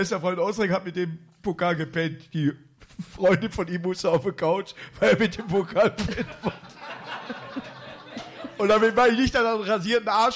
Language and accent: German; Duisburg, North Rhine-Westphalia, Germany; born there; Ich bin in Neudorf geboren.